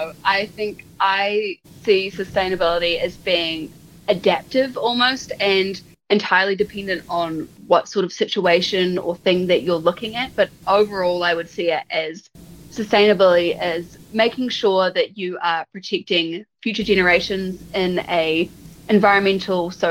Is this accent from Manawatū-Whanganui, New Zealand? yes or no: no; Dunedin, Otago, New Zealand; I am born and raised in Dunedin, so I have lived here in pretty much my whole entire life. I lived briefly in Brisbane for 2 months early in the year, but other than that, I have always been in Dunedin.